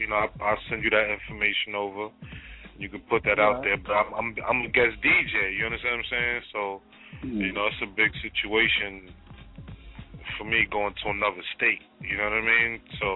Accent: Brooklyn, New York, United States; I'm from Brooklyn, actually. I'm from New York, East Flatbush.

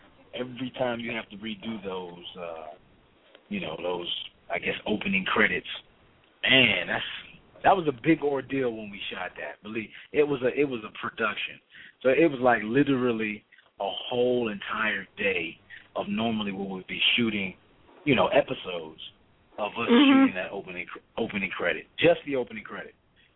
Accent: Washington, District of Columbia, United States; I'm from Washington, D.C.

